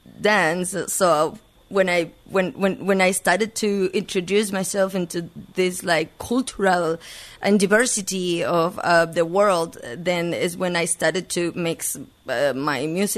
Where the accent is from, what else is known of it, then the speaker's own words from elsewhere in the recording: Mexico; Yeah, just so that people understand. Because when I say I'm from Mexico, it's like, Mexico? Okay, maybe.